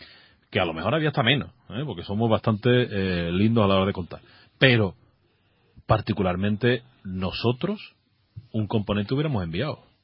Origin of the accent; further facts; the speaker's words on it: Málaga, Andalusia, Spain; Y somos 5 malagueños y no nos movilizamos.